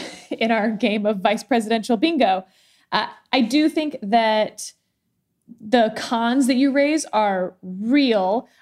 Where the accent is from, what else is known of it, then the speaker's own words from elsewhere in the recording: Texas, United States; I'm a third generation Texan, and I'm like, I'm a Texan